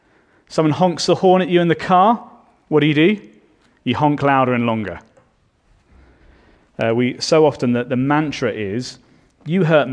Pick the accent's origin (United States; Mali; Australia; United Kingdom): United Kingdom; England; When I was growing up in England, Halloween was a lot more sinister than many people treat it today.